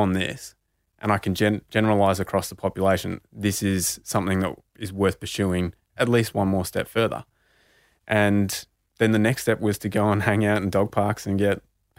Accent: Bendigo, Victoria, Australia; being Indigenous and growing up in Bendigo, you know, in the 90s and early 2000s

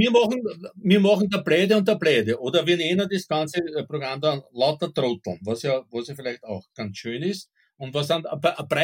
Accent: Burgenland, Austria; Also ich finde, ich kann mich als Kind noch erinnern an so Dorfgendarmen im Südburgenland.

